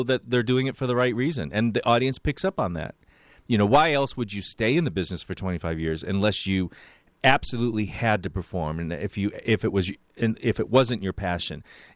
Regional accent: New York, United States; moved away as an adult; now in Chicago, United States; I'm a transplant. I came here in 1981 from New York and it ended up staying eventually, you know, because I loved Chicago.

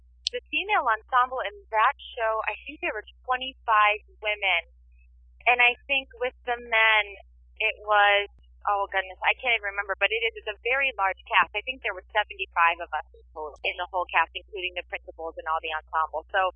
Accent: Ohio, United States; now in New York, United States; I'm a Midwest girl. I grew up in Ohio. I came to New York City for school.

